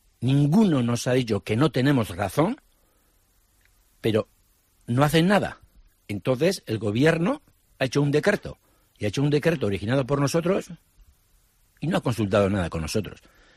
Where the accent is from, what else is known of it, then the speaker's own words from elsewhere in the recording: Getaria, Basque Country, Spain; quitando la pesca, que yo soy de Guetaria, quitando los caseros